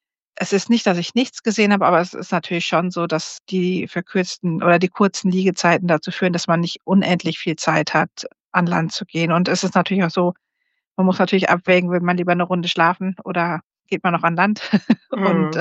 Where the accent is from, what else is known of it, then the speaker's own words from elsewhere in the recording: North Rhine-Westphalia, Germany; Ich bin aus Münsterland